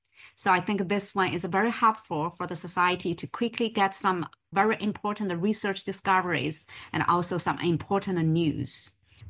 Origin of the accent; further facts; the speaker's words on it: China; And as I grew up in China